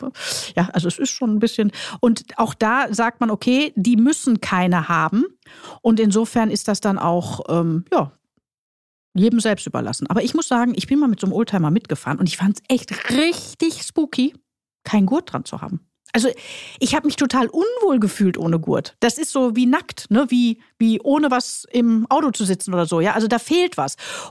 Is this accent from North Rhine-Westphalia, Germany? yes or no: yes; Duisburg, North Rhine-Westphalia, Germany; ich komme ja gebürtig aus Duisburg, bin ja ein Kind des Ruhrgebiets